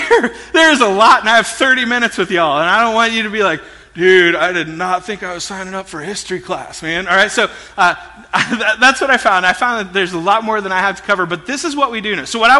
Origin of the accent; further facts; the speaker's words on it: United States; I'm an American